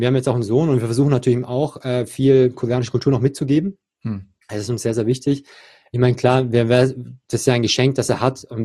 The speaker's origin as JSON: {"language": "German", "town": "Ludwigsburg", "region": "Baden-Württemberg", "country": "Germany", "tie": "born or raised there", "said": "Und ja, ich bin in Ludwigsburg groß geworden, ja, und wohne bald in Frankfurt, ja."}